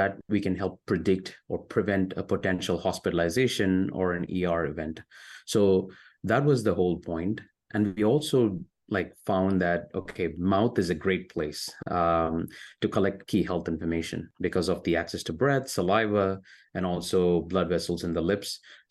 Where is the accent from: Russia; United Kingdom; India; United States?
India; born there; I was born in India.